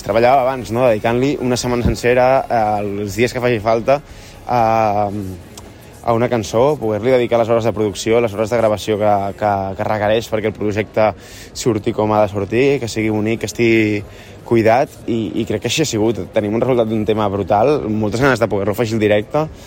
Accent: Catalonia, Spain

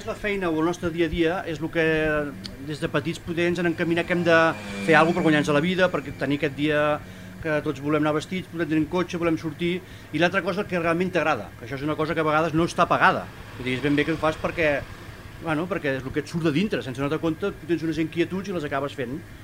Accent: Sant Llorenç Savall, Catalonia, Spain; he fet com una mena d'homenatge al meu poble, no? Sant Llorenç Savall.

